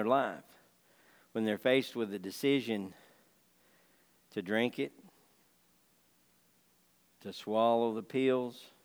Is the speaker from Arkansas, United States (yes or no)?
yes; Arkansas, United States; I'm from Arkansas and I get it.